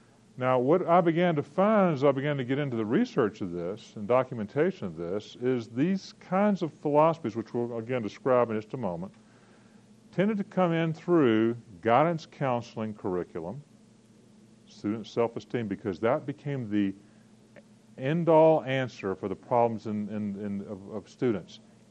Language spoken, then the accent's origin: English; Virginia, United States; I'm from Virginia, so we're pretty arrogant about our aristocracy status of Virginia too. But anyway, I've been living in Alabama a long time.